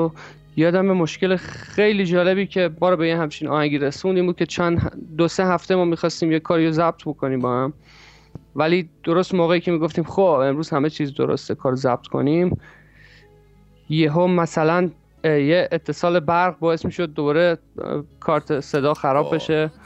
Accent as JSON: {"language": "Persian", "town": "Mashhad", "region": "Razavi Khorasan", "country": "Iran", "tie": "born or raised there", "said": "من الان از تهران با شما صحبت میکنم. من اصولا یه پام مشهد یه پام تهرانه کلا، برای اینکه بچه مشهدم، ولی خب تهرانم به خاطر کارم رفت آمد دارم فعلا تا بیام کلا تهران مستقر شم."}